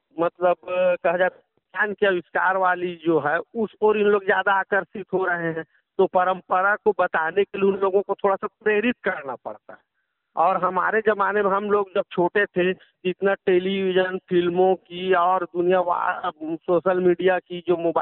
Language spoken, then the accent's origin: Hindi; Chhattisgarh, India; हमारे गांव के तरफ जितने भी हमारे छत्तीसगढ़ के जो त्योहार हैं